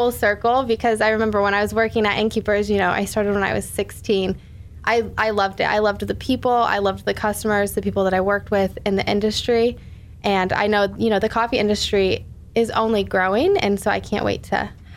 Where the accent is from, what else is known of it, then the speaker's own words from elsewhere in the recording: Galesburg, Illinois, United States; Yeah, so this is … I grew up in the Galesburg area. I graduated from Abingdon High School